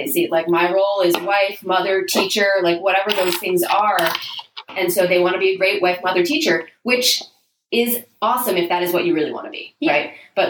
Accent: Pennsylvania, United States; growing up in Pennsylvania suburbs

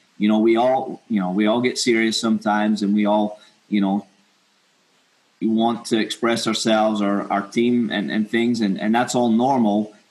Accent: Scotland, United Kingdom; now in United States; growing up in Scotland and coached a little bit when I was younger over there. And then coming over here, I sampled all of American soccer.

